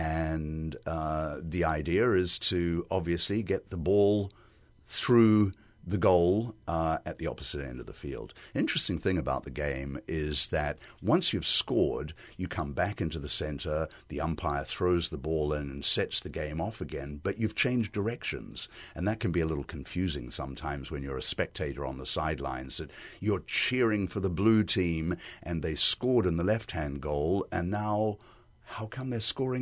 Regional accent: New Zealand; Aotearoa New Zealand, my home country

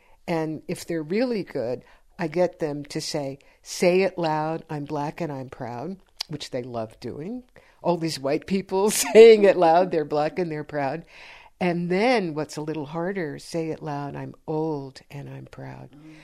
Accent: Berkeley, California, United States; So I grew up on the Berkeley campus.

